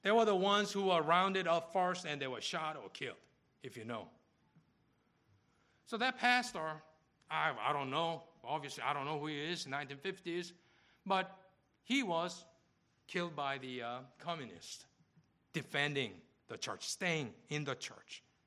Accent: South Korea; now in United States; When I go back to my hometown, Korea, I always visit my home church.

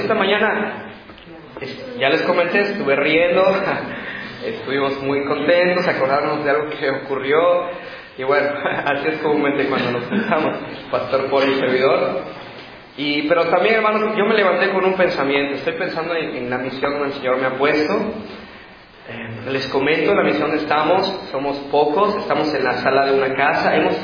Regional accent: Mexico; Nosotros como buenos mexicanos sabemos

